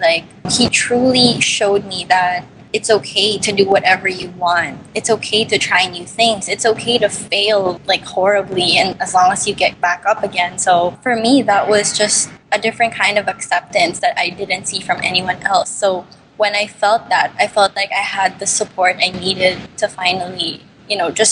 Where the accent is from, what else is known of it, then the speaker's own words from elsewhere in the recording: Manila, Metro Manila, Philippines; I'm 23 years old. I'm from Manila, Philippines.